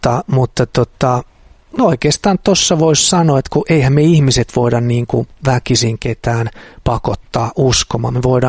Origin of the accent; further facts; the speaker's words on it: Helsinki, Uusimaa, Finland; mä kasvoin ihan Helsingissä.